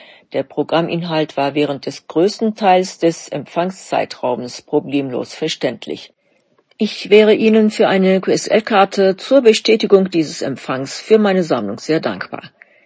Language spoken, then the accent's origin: German; Baku, Azerbaijan; now in Berlin, Germany; Mein Interesse begann in meiner Heimatstadt Baku in Aserbaidschan und begleitet mich auch nach meinem Umzug nach Berlin bis heute.